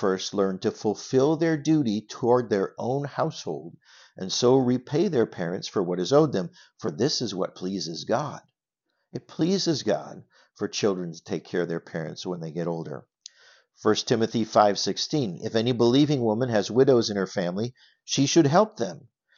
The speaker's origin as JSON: {"language": "English", "country": "Papua New Guinea", "tie": "born or raised there", "lives_now": "United States", "said": "You all know, I'm sure, that I grew up in Papua New Guinea, and it's still that way there."}